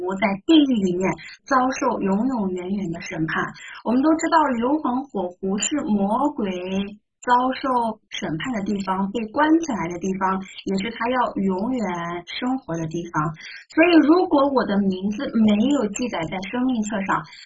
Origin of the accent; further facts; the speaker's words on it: China; 我们现在我们都是中国的合法公民是吧？我们拥有中华人民共和国的这样的公民的身份